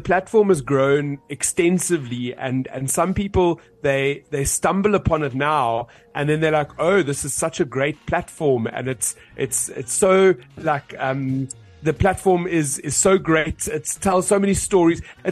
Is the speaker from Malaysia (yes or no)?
no; Johannesburg, Gauteng, South Africa; Actually, I'm from Joburg. I'm just going to throw that out there. People think I'm Cape Townian because I've got that Cape Townian tone.